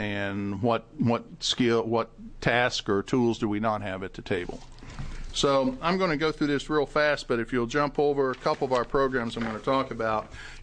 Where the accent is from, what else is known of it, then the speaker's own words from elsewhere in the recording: Kentucky, United States; I grew up in Eastern Kentucky. We had well water.